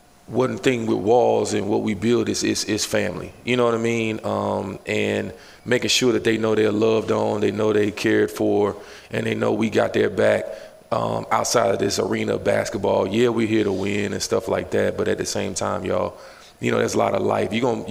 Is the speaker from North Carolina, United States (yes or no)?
yes; North Carolina, United States; I know me, y'all know I'm from North Carolina. I'm a country boy